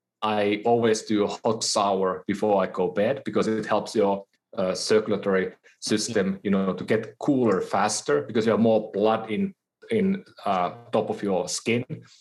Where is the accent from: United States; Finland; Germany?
Finland; I'm from Finland, so you know, hockey is like the thing for us.